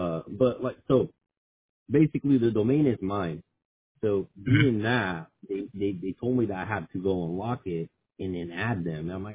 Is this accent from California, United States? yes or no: yes; Sacramento, California, United States; because I'm from Sacramento. I'm born and raised in Sacramento.